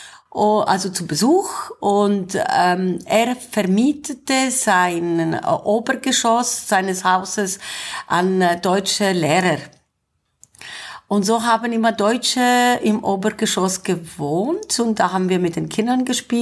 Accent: Thessaloniki, Central Macedonia, Greece; moved away as an adult; also born or lived in Cyprus / Germany; now in Switzerland; Also ich bin Griechin, die in Zypern geboren ist und in Thessaloniki in Nordgriechenland aufgewachsen ist. Ich habe sozusagen 17 Jahre in Thessaloniki gelebt, 17 Jahre in Deutschland und in der Schweiz lebe ich seit über 18 Jahren.

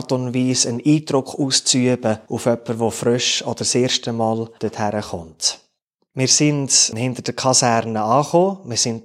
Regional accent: Interlaken, Bern, Switzerland; Ich bin in Interlaken aufgewachsen. Berge oben dran und Berge unten dran. Nicht zu eng, aber doch relativ eng.

